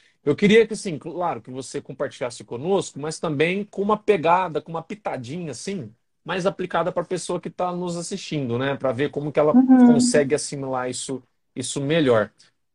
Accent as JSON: {"language": "Portuguese", "town": "São Joaquim da Barra", "region": "São Paulo", "country": "Brazil", "tie": "born or raised there", "also_born_or_lived": "Ribeirão Preto", "said": "Hoje eu estou na minha cidade natal, que é de onde eu sou, é São Joaquim da Barra, é uma cidade interior de São Paulo, fica a 1 hora de Ribeirão Preto. Eu voltei para cá por conta da pandemia, né? Eu residi em Ribeirão Preto"}